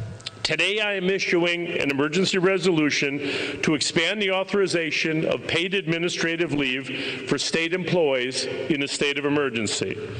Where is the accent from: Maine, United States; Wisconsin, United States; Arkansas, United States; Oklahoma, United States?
Wisconsin, United States; I grew up in Wisconsin, and I remember the excitement that my friends and I had.